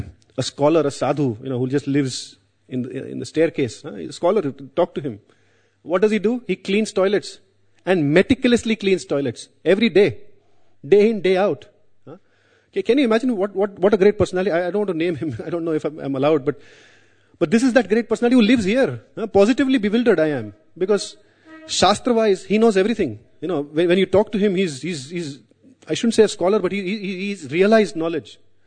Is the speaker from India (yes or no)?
yes; India; I'm sorry I speak too fast. I'm Indian.